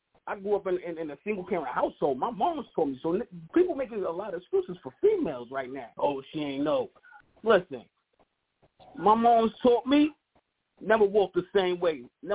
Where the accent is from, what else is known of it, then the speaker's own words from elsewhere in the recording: Brooklyn, New York, United States; born there; also born or lived in Harlem; now in Bronx, United States; Man, I'm from everywhere, man. I was born in Brooklyn. I'm in the Bronx right now. I lived in Harlem. I'm everywhere, man.